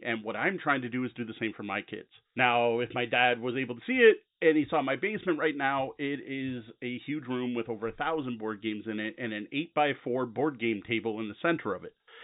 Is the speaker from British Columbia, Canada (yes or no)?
no; Windsor, Ontario, Canada; I'm from Windsor, Ontario, Canada.